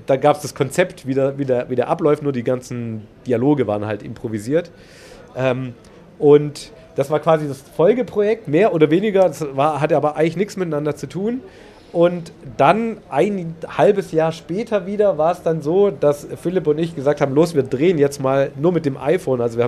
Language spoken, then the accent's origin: German; Albstadt, Baden-Württemberg, Germany; now in Ulm, Germany; Ich komme eigentlich aus Albstadt.